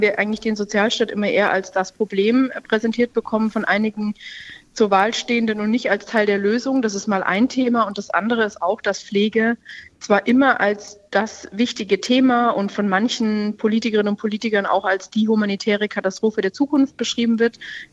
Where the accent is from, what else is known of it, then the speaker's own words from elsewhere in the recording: Baden-Württemberg, Germany; Erst wird geschafft, ich bin ja aus Baden-Württemberg, und dann wird Sekt getrunken.